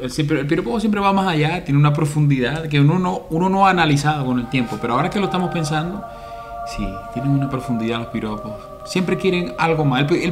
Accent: Maracaibo, Zulia, Venezuela; Yo me di cuenta de eso cuando empecé a viajar. Cuando salí de Maracaibo, pues, que todo se llamaba distinto.

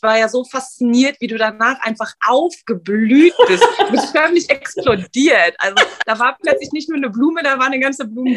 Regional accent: Berlin, Germany; ich bin in Berlin aufgewachsen, ich bin in Neukölln aufgewachsen und wir hatten nicht viel.

